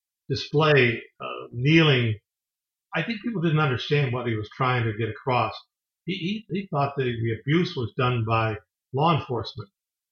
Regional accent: Chatham, Ontario, Canada; Small community, Chatham, Ontario, about 24,000 people, blue-collar farm area. I grew up with Dutch, German, Italian, Jewish, Japanese, and myself, my family. There were like, I think, 30 to 40 black families

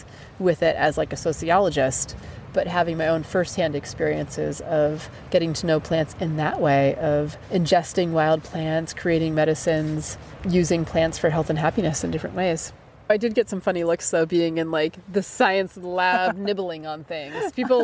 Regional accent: New Hampshire, United States; I grew up in New Hampshire

